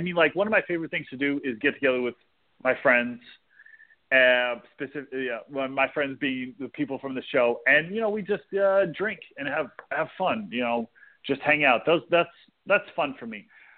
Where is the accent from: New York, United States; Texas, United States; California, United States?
Texas, United States; So I grew up in South Texas. I was born in South Texas, and I grew up in Texas. Went to high school in Texas.